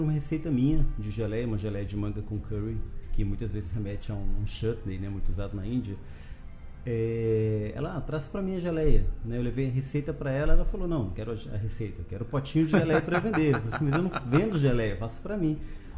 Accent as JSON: {"language": "Portuguese", "town": "Belo Horizonte", "region": "Minas Gerais", "country": "Brazil", "also_born_or_lived": "São Paulo", "said": "eu sou mineiro, sou de Belo Horizonte, eu só fui descobrir a geleia de cacau quando eu vim para a Bahia."}